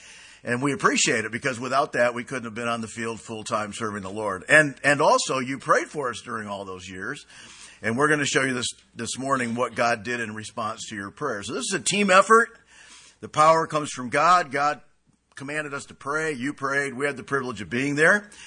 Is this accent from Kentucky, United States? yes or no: no; Flint, Michigan, United States; But I grew up in Flint. I went to Ainsworth High School, Carmen School District.